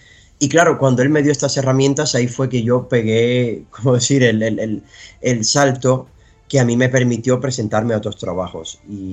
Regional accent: Cuba; yo vengo de Cuba, un poco también especializado en la música popular, en la música jazz

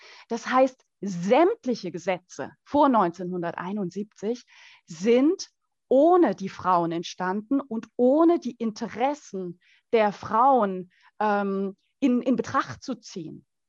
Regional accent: Eastern Switzerland, Switzerland; Ich komme aus der Ostschweiz, 20 Kilometer von Appenzell entfernt.

